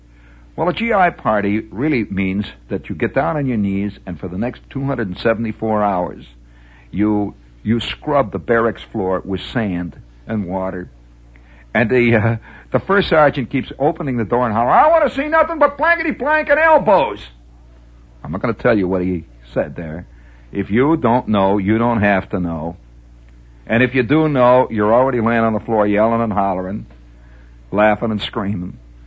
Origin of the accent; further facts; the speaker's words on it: Indiana, United States; And, of course, I'm from the Midwest, and it was just country.